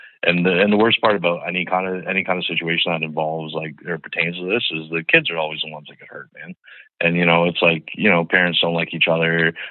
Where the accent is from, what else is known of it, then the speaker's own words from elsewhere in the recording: Canada; I'm going to say kilometers cause I'm from Canada